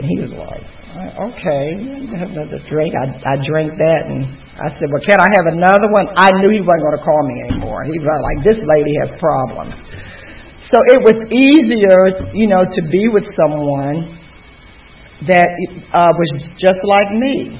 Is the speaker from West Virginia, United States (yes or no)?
yes; West Virginia, United States; that I'm a girl from West Virginia. I'm too tall. I stutter. I'm black.